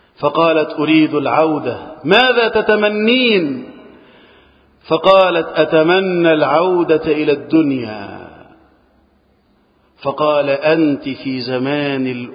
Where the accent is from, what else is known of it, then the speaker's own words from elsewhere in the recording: Egypt; اللهم احفظ بلدنا مصر وسائر بلاد المسلمين من الفتن.